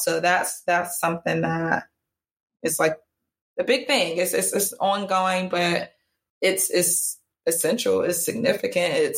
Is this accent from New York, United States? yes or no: no; North Carolina, United States; also born or lived in California; I grew up in North Carolina.